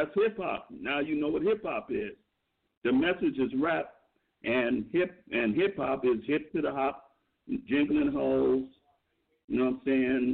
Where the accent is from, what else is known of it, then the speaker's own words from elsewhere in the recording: Brooklyn, New York, United States; Yeah, I grew up in Brooklyn, New York, the mecca of hip hop.